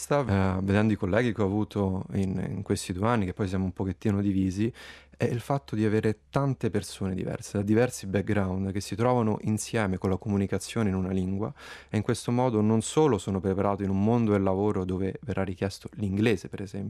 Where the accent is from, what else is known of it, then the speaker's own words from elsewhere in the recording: Rome, Lazio, Italy; now in Bolzano, Italy; Il mio background viene da sempre ingegneria meccanica, vengo da Roma e lì ho svolto la mia triennale.